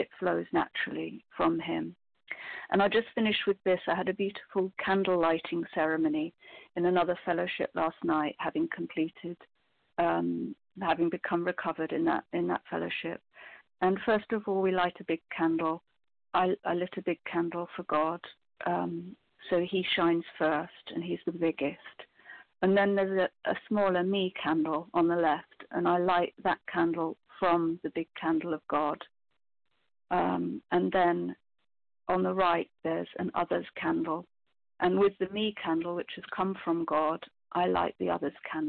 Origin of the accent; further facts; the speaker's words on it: England, United Kingdom; born there; now in Scotland, United Kingdom; which is why I'm still up in Scotland, even though I was born in England.